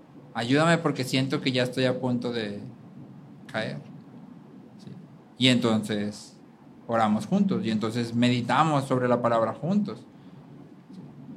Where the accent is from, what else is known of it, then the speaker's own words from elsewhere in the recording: Mexico; por lo menos a nosotros como mexicanos nos gusta mucho la idea